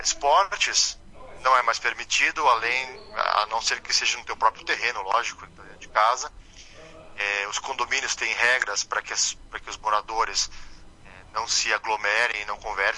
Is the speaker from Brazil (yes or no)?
yes; Brazil; A Itália, talvez por ter essa veia latina, como nós brasileiros também temos